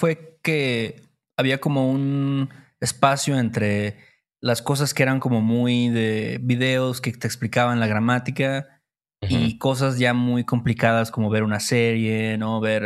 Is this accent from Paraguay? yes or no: no; Veracruz, Mexico; nosotros, que somos de Veracruz, ¿no?